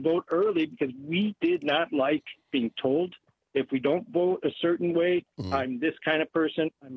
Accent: Madison, Wisconsin, United States; I grew up in Madison.

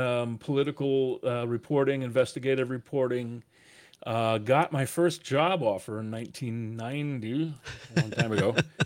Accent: Edgerton, Wisconsin, United States; now in Madison, United States; I grew up in Edgerton, just south of here.

